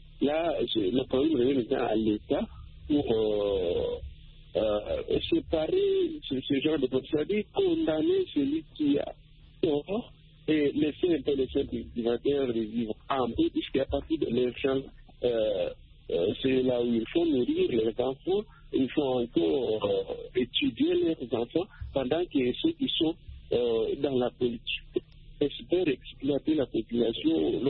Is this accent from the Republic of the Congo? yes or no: yes; Republic of the Congo; si je passe ici chez nous, en République du Congo, c'est tout à fait différent.